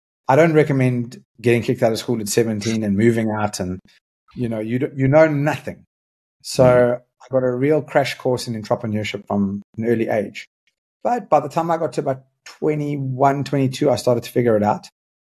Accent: Johannesburg, Gauteng, South Africa; You know, I was born and raised in Johannesburg

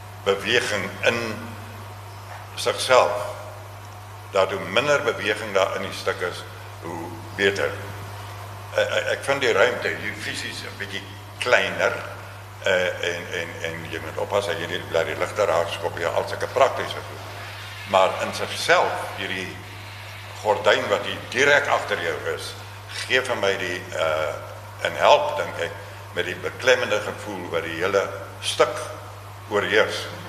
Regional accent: Stellenbosch, Western Cape, South Africa; Ek is een weeskind van Stellenbosch.

